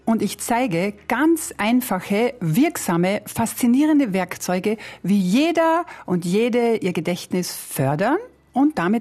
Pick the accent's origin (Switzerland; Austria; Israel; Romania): Austria; Carinthia; Und da komme ich sehr, sehr gerne als Kärntnerin zurück in meine Heimat